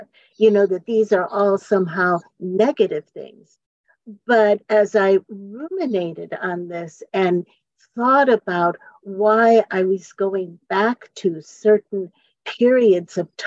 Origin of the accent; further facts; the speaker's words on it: Michigan, United States; moved away as an adult; also born or lived in Texas; now in San Francisco, United States; Well, 1978 was the year that I went from Michigan, where I had grown up. Even though I was born in Texas, I grew up in Michigan. And I moved after I graduated from college to San Francisco.